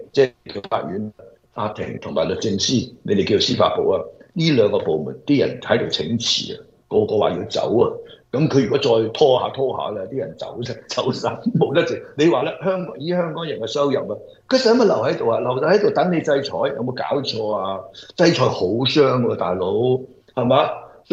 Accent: Guangdong, China; 我廣東人叫呢啲嘢

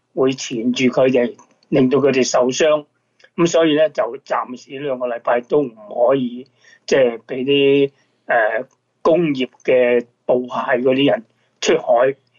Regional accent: China; 我哋中國人叫佢做南瓜節嘅啊

